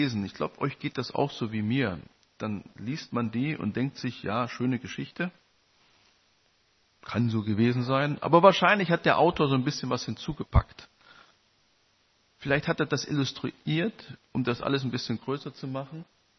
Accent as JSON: {"language": "German", "region": "Thuringia", "country": "Germany", "tie": "born or raised there", "said": "ich habe gesagt, ich bin in Ostthüringen aufgewachsen."}